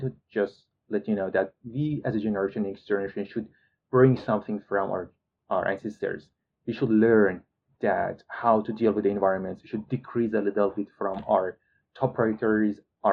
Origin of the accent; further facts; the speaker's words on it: Iran; English is a second language; You know, I'm originally from Iran